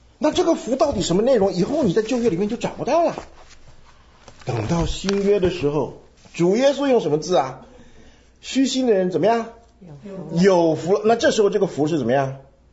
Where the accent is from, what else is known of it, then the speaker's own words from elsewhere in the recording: China; 因为我们中国人讲的福啊，是一个什么空的东西